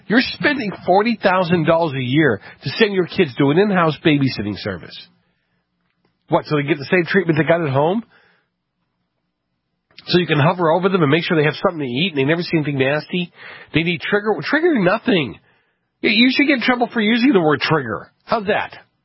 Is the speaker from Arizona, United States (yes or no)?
no; Massachusetts, United States; the UMass Amherst, Massachusetts, again, my home state